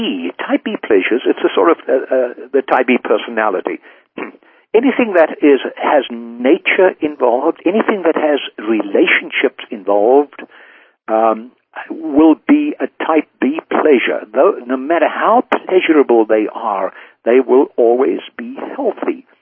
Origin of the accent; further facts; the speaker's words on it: South Africa; I grew up in South Africa where we were at 1 mile up, 5,000 feet, and there were not any mountains.